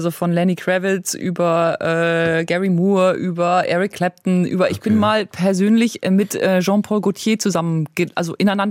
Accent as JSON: {"language": "German", "town": "Icking", "region": "Bavaria", "country": "Germany", "moved": "as an adult", "said": "Oh, ich bin aus München weg nach London so 1994."}